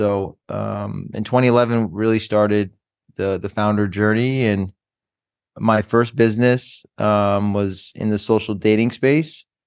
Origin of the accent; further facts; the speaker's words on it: Rhode Island, United States; But I grew up in Rhode Island, and for anyone who doesn't know where Rhode Island is, Rhode Island is in between New York and Boston.